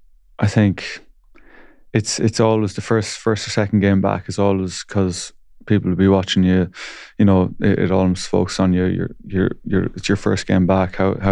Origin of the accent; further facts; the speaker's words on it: Leinster, Ireland; I'm from the Midlands. I'm going to promote the Midlands here now because it's kind of I love it. The lake. We're from Westmeath, so we're growing up on the lake, Lough Ree.